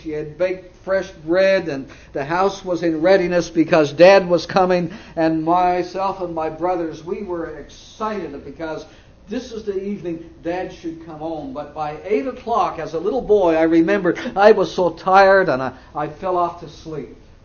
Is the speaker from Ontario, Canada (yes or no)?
no; Newfoundland and Labrador, Canada; I remember as a young boy growing up in Newfoundland, Canada, we were in a little fishing outport. There was no roads back in the early 50s.